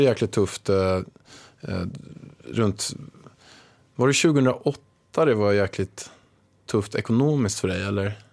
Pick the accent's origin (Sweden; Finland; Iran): Sweden; Haninge, Stockholm County; jag är uppväxt i Vega i Haninge.